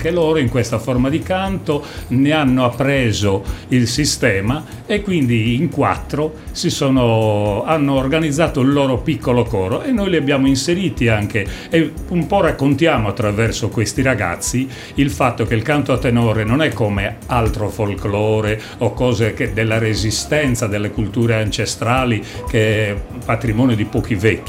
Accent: Torpè, Sardinia, Italy; il mio paesino, che è Torpè, che ha 2000 abitanti, conta oggi oltre 100 cantori

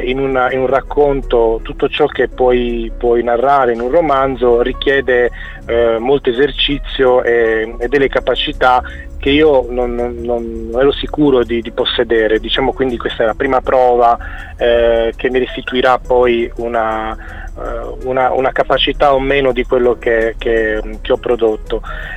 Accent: Cagliari, Sardinia, Italy; born there; Allora, io sono nato a Cagliari.

